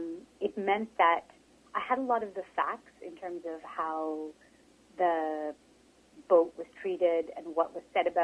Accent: Pickering, Ontario, Canada; now in St. John's, Canada; Yeah, I grew up in Ontario in Pickering, which is just outside of Toronto.

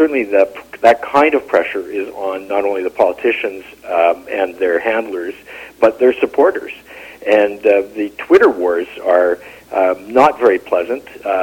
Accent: Canada; now in Vancouver, Canada; I'm from elsewhere. I was born in Winnipeg, grew up in Toronto and Montreal, and came to Vancouver as a young man.

